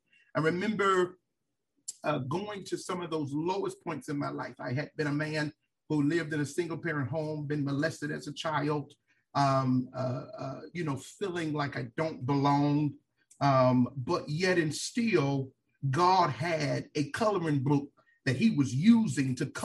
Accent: Miami, Florida, United States; I am from Miami, Florida. I grew up in a single parent home.

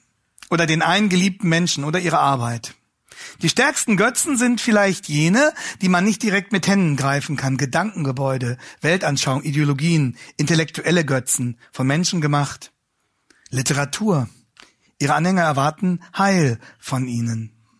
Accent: Hanover, Lower Saxony, Germany; Ich komme ja aus Hannover, wie Sie wissen.

